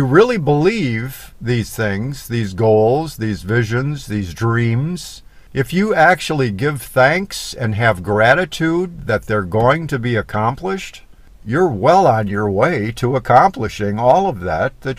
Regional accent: Michigan, United States; Which reminds me of, I'm from Michigan

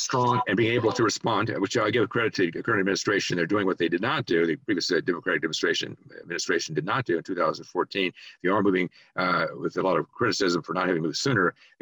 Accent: Texas, United States; I'm from Texas, and I volunteered for the Vietnam War and volunteered for the infantry and whole thing, in part because of the heritage of the Alamo.

